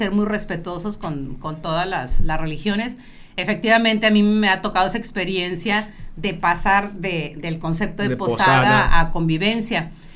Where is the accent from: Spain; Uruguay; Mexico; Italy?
Mexico; La naturaleza, nuestra naturaleza, y más los mexicanos, creo